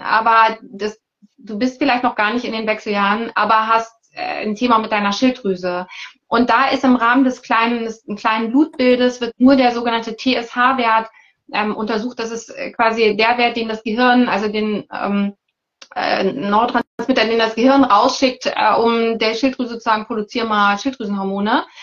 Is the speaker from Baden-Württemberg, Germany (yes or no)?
no; Hamburg, Germany; weil ich bin aus Hamburg und Hamburg ist heute ein dunkler Himmel.